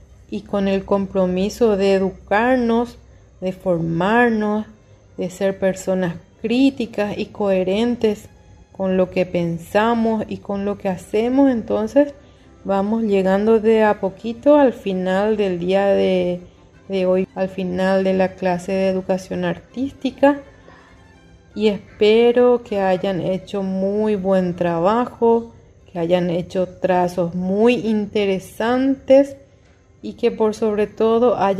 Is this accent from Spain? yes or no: no; Paraguay; en todo lo que nosotros tenemos que cuidar como paraguayos